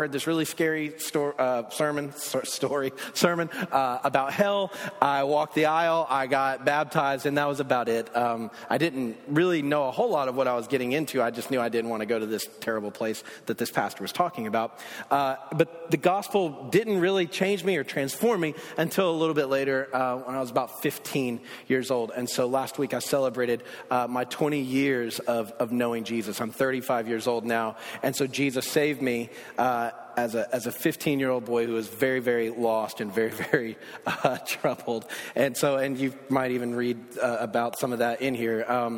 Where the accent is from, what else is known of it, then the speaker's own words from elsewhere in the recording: Atlanta, Georgia, United States; So I was born and raised in Atlanta, Bible Belt, in the church.